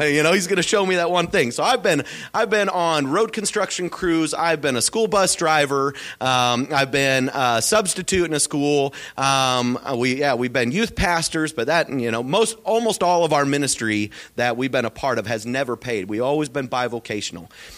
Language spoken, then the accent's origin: English; Oregon, United States; I'm born and raised in Oregon, mind you.